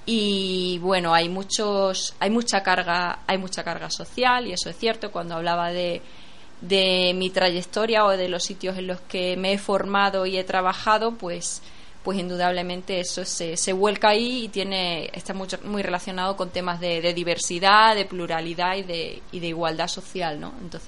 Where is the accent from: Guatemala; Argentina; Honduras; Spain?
Spain; Extremadura; yo soy extremeña y quería visibilizar Extremadura